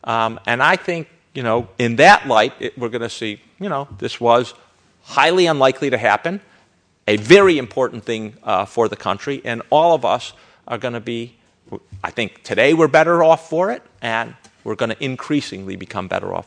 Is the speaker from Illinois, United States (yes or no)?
yes; Chicago, Illinois, United States; The Chicago Tribune, my hometown paper, predicted on the day of after the election that Dewey had beat him.